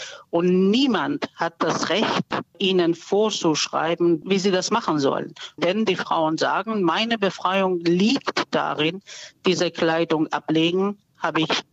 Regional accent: Iran; German is a second language; now in Germany; weil ich ja auch als Iranerin aus dem Iran kam

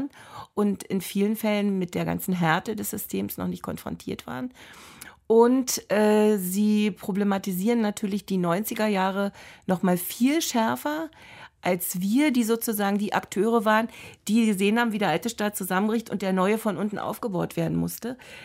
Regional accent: eastern Germany, Germany; als wir sozusagen Ost-West zusammensaßen und wir als Ostdeutsche erstmal unsere Kompetenz beweisen mussten

